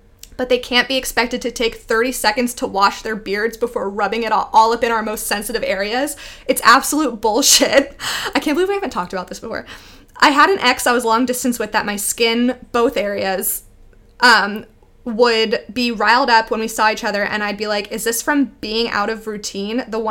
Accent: Redmond, Washington, United States; But I grew up in Redmond, and across the street was a family

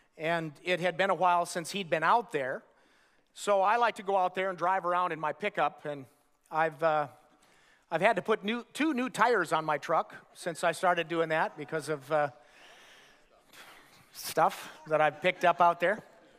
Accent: Minnesota, United States; I looked at the temperature in my hometown in northern Minnesota this morning. It was 3 degrees below zero.

